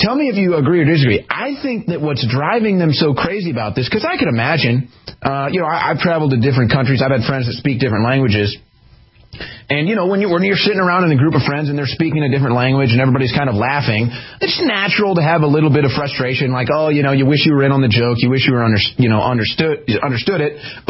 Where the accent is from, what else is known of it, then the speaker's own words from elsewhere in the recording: Missouri, United States; because I'm from Missouri, and I know that Missouri people have a lot of pride.